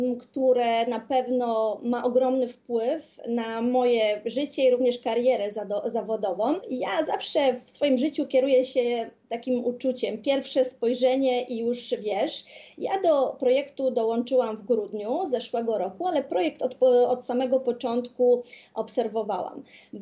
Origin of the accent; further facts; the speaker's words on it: Kuyavian-Pomeranian Voivodeship, Poland; Ja jestem z małej miejscowości spod Włocławka, ale studiowałam w Gdańsku